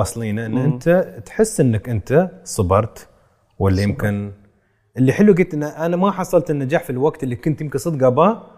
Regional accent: United Arab Emirates; يعني كإماراتي ما أعرف، يمكن أعرف واحد.

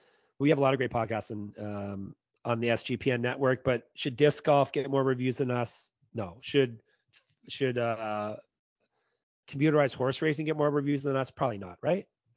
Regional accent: Canada; As you can tell, I'm a Canadian.

